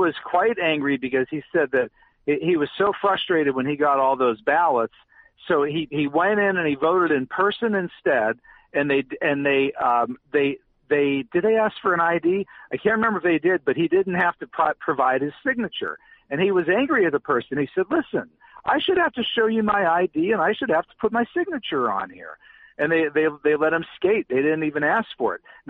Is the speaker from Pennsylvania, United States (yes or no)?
yes; Pennsylvania, United States; I'll speak for Pennsylvania because I know Pennsylvania up and down. It's my home state.